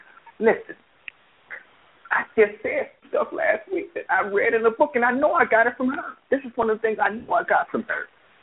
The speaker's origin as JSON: {"language": "English", "town": "Detroit", "region": "Michigan", "country": "United States", "tie": "born or raised there", "also_born_or_lived": "Texas", "moved": "yes", "said": "I'm born and raised in Detroit, but I've been gone from Detroit."}